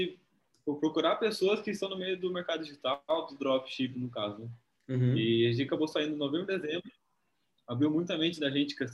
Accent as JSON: {"language": "Portuguese", "region": "São Paulo", "country": "Brazil", "said": "como a gente é interior de São Paulo, a gente não tinha nem contato com o mercado drop, tráfego pago"}